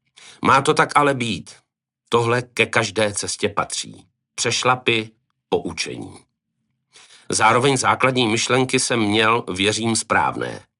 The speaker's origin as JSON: {"language": "Czech", "town": "Ostrov nad Ohří", "region": "Karlovy Vary Region", "country": "Czechia", "tie": "born or raised there", "said": "Vyrůstal jsem v Ostrově nad Ohří, kde nebyl zimní stadion a za ledem jsme museli jezdit nejčastěji do Klášterce nebo do Varů."}